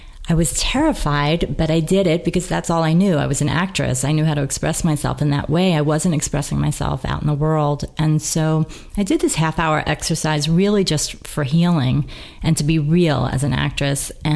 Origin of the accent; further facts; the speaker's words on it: Brooklyn, New York, United States; I grew up in Brooklyn, yeah, and the big characters and everything like